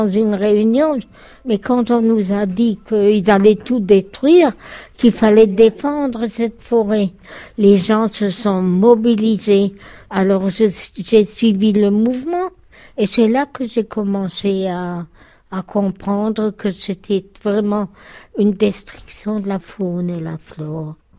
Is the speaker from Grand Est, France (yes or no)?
yes; Mons, Grand Est, France; born there; Je suis née le 3-7-1929 à Mons, Meurthe-et-Moselle.